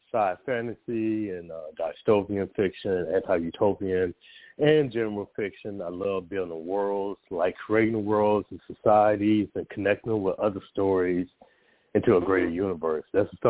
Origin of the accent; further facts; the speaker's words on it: St. Louis, Missouri, United States; we grew up together in St. Louis, Missouri. We started writing around the same time.